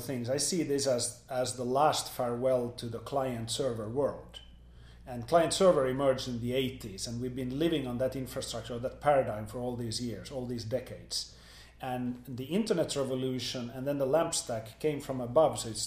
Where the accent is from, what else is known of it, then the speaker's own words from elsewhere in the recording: Finland; moved away as an adult; now in United States; I'm originally from Finland, from where I moved to Silicon Valley in 2003 with my family.